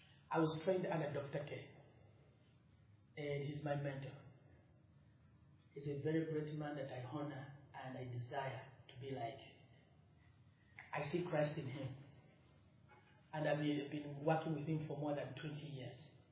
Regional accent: Uganda; I come from Uganda. Uganda is a country in the east of Africa. We have Tanzania in the south, Sudan in the north, Congo in the east, in the west, and Tanzania and Kenya in the east.

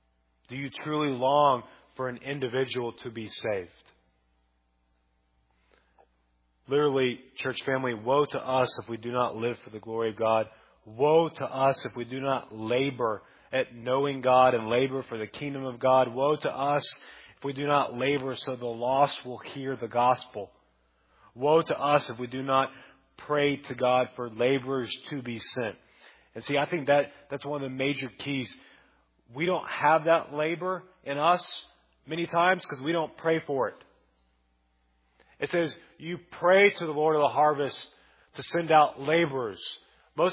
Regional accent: Texas, United States; I mean, I was born in Texas, raised in, you've seen the bumper sticker. I got here. I haven't left.

